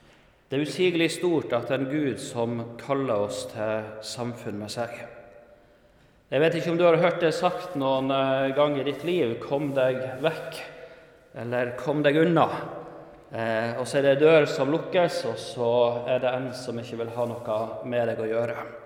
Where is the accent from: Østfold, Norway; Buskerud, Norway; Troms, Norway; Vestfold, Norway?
Troms, Norway; Jeg kommer fra Troms, bor i en liten bygd som heter Korvikhamn